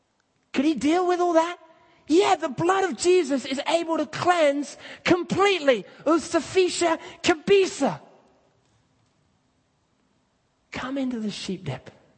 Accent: Kenya; born or raised there

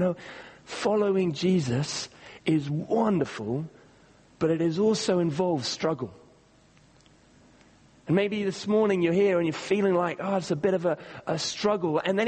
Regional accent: Kenya; When I was growing up, I was growing up in Kenya in East Africa

